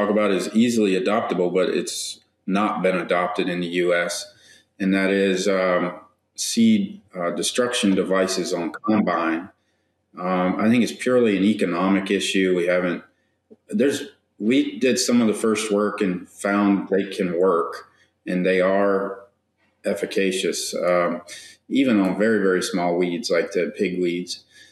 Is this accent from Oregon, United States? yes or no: no; Virginia, United States; because I'm from Virginia and I grew up farming beside David, and he farmed our land some for a while.